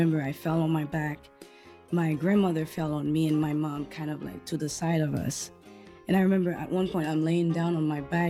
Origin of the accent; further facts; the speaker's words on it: Port-au-Prince, Ouest, Haiti; moved away as an adult; now in United States; I was born in Haiti, Port-au-Prince, Haiti, and I've lived there for 19 years. Up until the earthquake.